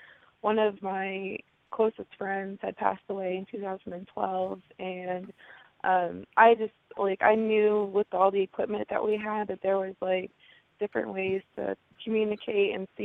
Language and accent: English; New York, United States; now in Indianapolis, United States; I live in Indianapolis, but I'm originally from New York.